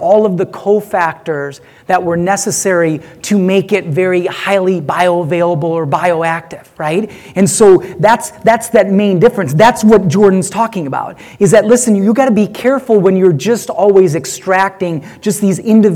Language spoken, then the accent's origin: English; India; I'm Indian. I don't think we use that word.